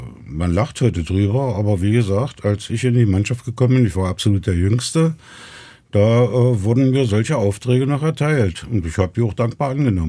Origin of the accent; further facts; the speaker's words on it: Lemsdorf, Saxony-Anhalt, Germany; born there; Ich meine, ich bin in Lemsdorf geboren damals